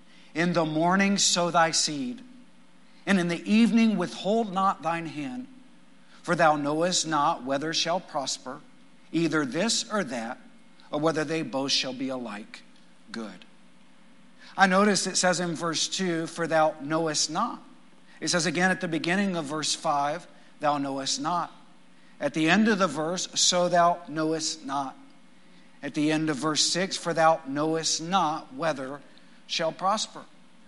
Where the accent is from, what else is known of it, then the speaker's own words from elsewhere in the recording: Texas, United States; When I was a child growing up in West Texas, we didn't have any lakes for 3 hours around.